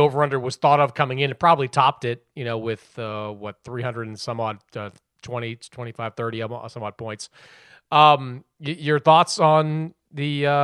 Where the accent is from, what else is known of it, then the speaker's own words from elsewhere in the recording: Boston, Massachusetts, United States; as I am required as a Bostonian to do.